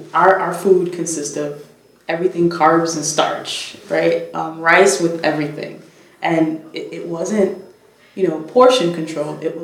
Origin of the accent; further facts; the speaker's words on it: Bronx, New York, United States; So I grew up in the South Bronx, in the South Bronx, in Mott Haven, the Mott Haven community. And I grew up in public housing.